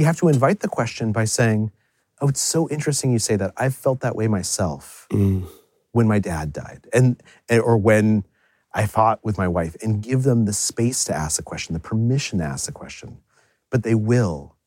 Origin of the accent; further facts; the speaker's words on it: United States; Like, as an American, particularly what's going on in America right now